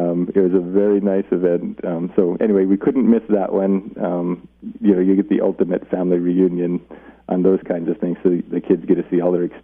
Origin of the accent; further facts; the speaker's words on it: Los Alamos, New Mexico, United States; And I was born and raised in Los Alamos.